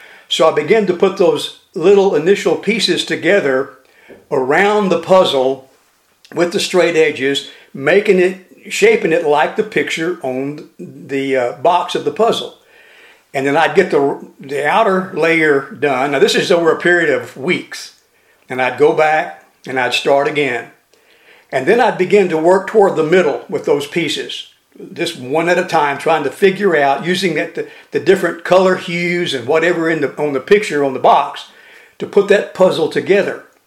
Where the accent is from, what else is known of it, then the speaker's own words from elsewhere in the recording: Baytown, Texas, United States; I was raised in Baytown, Texas, and I was raised in what we call the projects, the old part of the town called Pilly. And I mean extremely poor neighborhood.